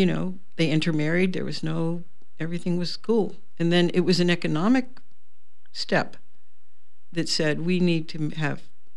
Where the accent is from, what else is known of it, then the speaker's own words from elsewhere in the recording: Pittsburgh, Pennsylvania, United States; because I grew up in around Pittsburgh